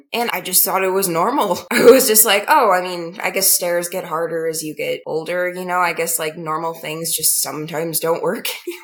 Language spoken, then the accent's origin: English; Salt Lake City, Utah, United States; I am 17 and I am from Salt Lake City, Utah.